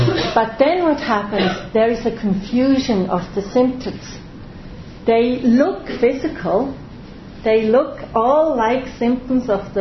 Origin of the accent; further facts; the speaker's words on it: Switzerland; I'm coming from Switzerland, and I'm also a psychotherapist, but I'm working and also a theologian and chaplain